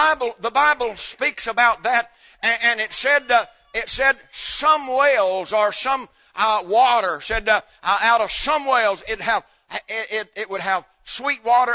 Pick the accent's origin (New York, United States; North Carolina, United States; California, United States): North Carolina, United States; Now, where I was raised up in North Carolina, night crawlers filled the yard.